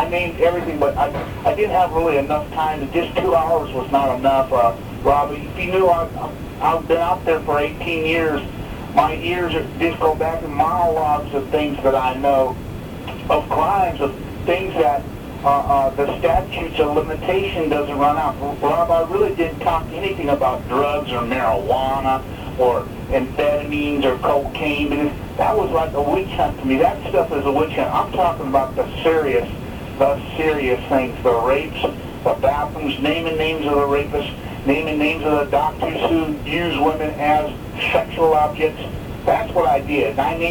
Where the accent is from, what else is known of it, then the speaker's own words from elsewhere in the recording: Napa, California, United States; I've only done investigation at Napa because I come from Napa.